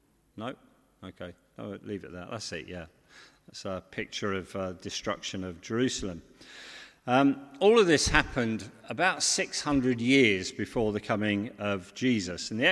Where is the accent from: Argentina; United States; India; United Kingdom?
United Kingdom; Reading, South East England; also born or lived in Leicester; I was living in Leicester at the time, and my father was a Watford supporter. I grew up in Reading, so I've always had an affection for Reading and Watford